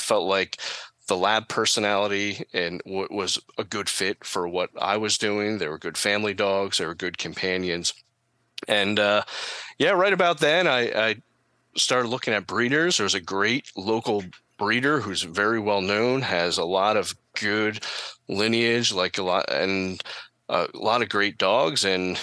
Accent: Lenhartsville, Pennsylvania, United States; I'm from Lenhartsville, Pennsylvania, kind of a southeastern Pennsylvania location.

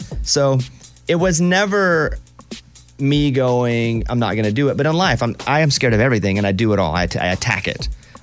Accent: Mountain Pine, Arkansas, United States; I'm from Mountain Pine, Arkansas, population 700, where you feel like the world is so big and you will never see parts of it

